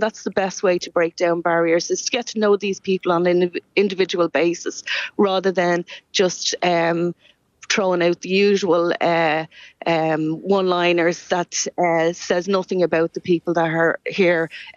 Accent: Ballymun, County Dublin, Ireland; Well, growing up in Ballymun, that's exactly the same story. It didn't matter how hard we worked in Ballymun.

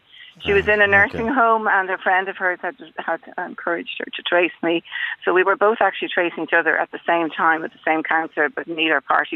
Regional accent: Cork, Munster, Ireland; born there; I was born in Cork to an unmarried lady who couldn't keep me.

